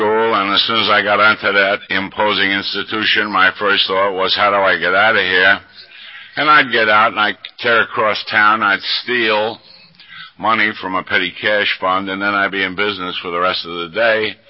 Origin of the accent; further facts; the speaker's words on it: Bronx, New York, United States; Now, even though I grew up in the Bronx, I understood the theory of commuting.